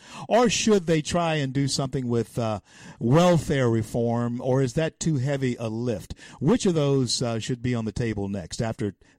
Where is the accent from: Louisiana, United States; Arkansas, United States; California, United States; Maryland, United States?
Louisiana, United States; I'm glad you mentioned Baton Rouge, because that's the capital of my home state.